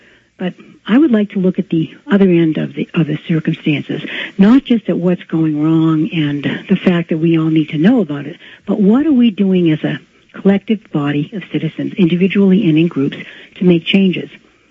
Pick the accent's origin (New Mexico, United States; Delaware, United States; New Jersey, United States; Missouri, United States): New Mexico, United States; Las Vegas; I'm from Las Vegas, New Mexico